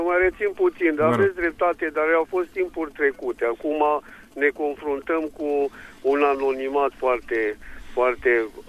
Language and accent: Romanian; Onești, Bacău County, Romania; sunt din Onești.